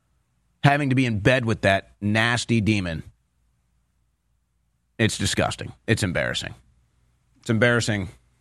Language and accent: English; United States; It's really embarrassing, to be honest, as an American.